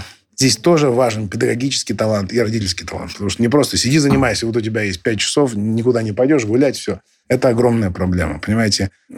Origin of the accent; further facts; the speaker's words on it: Irkutsk, Irkutsk Oblast, Russia; в мой родной город Иркутск, я помню это как вчера.